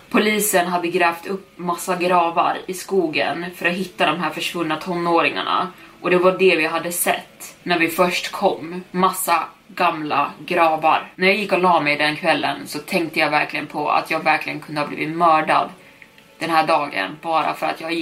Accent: Long Island, New York, United States; Vi kommer från Long Island, New York

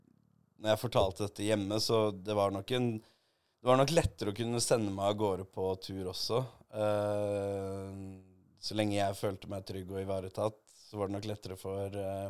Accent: Heggedal, Akershus, Norway; Altså, pappa er jo fra Bekkestua. Mamma er fra Heggedal i Asker, og det er jo der jeg også er oppvokst.

